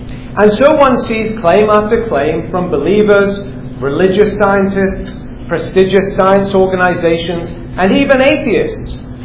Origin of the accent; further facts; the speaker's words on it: Scotland, United Kingdom; I come from Scotland, part of Great Britain.